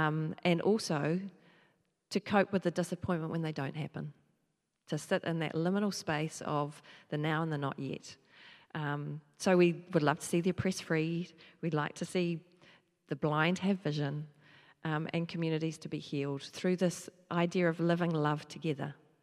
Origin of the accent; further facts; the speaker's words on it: New Zealand; also born or lived in Northumberland, England; I was born in Northumberland, which is close to the border of Scotland.